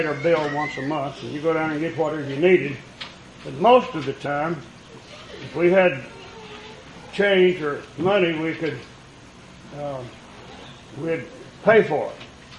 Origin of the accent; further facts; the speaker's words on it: Afton, Texas, United States; also born or lived in Crosbyton; I was born in Crosbyton, Texas, Crosby County, and when I was a year old, we moved to Dickens County, just off the Cap Rock, to a little town called Afton.